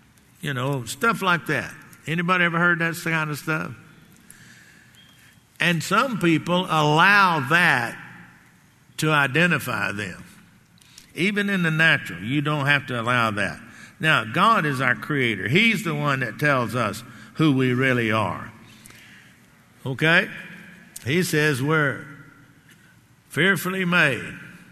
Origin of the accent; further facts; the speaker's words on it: Garland, Texas, United States; I can go back home to my hometown, Garland